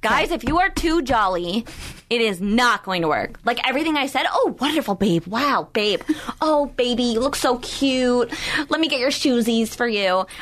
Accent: Miami, Florida, United States; also born or lived in New York; I know so many people from my hometown in Miami that are going, and my hometown in New York that everyone's going

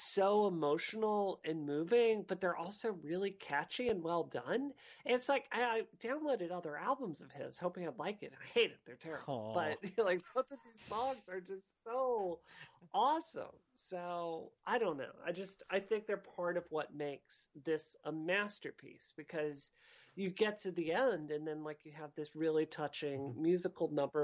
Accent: Mississippi, United States; It like maybe it's because I grew up in Mississippi, but it just like hits some part of my brain.

